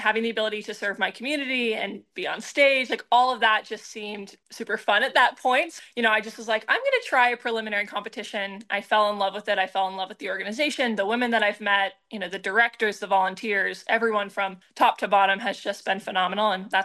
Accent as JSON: {"language": "English", "town": "Emerald Isle", "region": "North Carolina", "country": "United States", "tie": "born or raised there", "said": "I grew up in Emerald Isle, North Carolina, about an hour and a half north of Wilmington. I've called North Carolina my home for the last, 20 years and have loved living in North Carolina."}